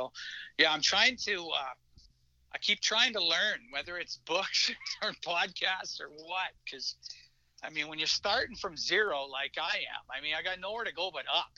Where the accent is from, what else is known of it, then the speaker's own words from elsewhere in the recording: Edmonton, Alberta, Canada; I'm from Edmonton. I cheer for the Oilers. I cheer for the Edmonton Eskimos.